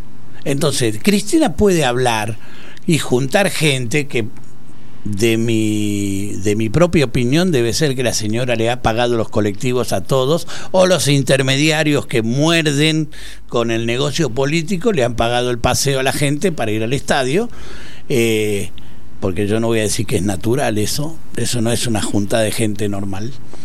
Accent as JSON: {"language": "Spanish", "country": "Argentina"}